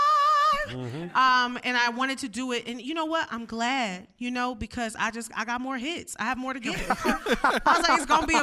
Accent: Houston, Texas, United States; I grew up in Houston.

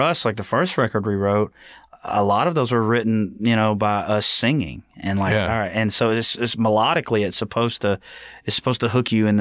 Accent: Birmingham, Alabama, United States; born and raised in Birmingham. Never lived anywhere different at this point.

